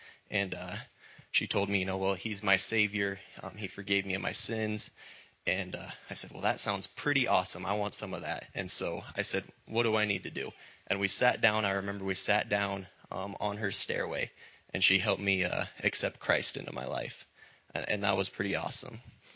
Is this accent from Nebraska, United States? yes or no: yes; Oconto, Nebraska, United States; I'm from Oconto, Nebraska, which is a big city of about 150 people.